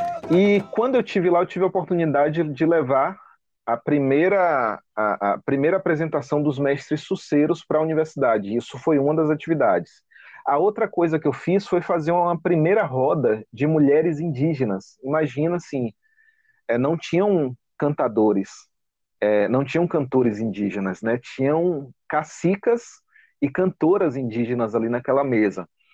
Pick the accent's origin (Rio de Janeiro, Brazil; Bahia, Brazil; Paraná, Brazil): Bahia, Brazil; Como eu sou da Bahia, eu escuto